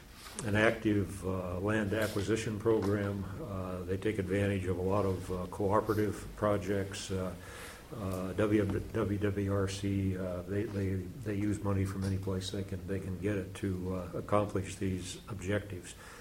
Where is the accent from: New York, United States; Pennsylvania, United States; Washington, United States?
Washington, United States; Moses Lake; I'm from Moses Lake, served on the commission for quite a while